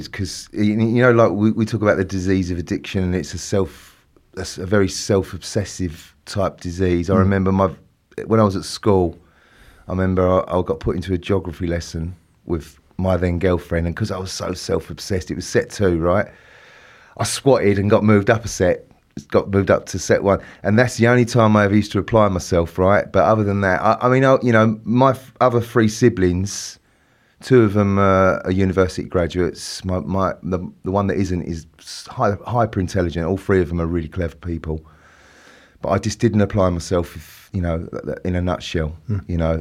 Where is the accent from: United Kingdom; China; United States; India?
United Kingdom; Pitsea, East of England; born there; I was born in a little town called Pitsea, which satellites off of Basildon, you know, and I was born at home, you know, ex-council ass.